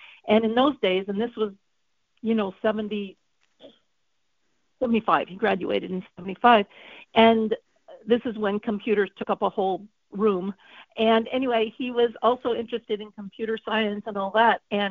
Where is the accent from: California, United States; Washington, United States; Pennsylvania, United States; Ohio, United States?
Washington, United States; Colfax; I grew up in the Palouse.